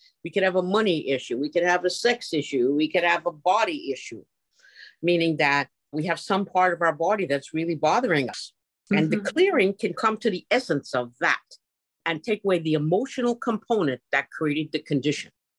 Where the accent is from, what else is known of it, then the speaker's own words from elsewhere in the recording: Bronx, New York, United States; born there; coming from my childhood at age 7, where I was born in the Bronx.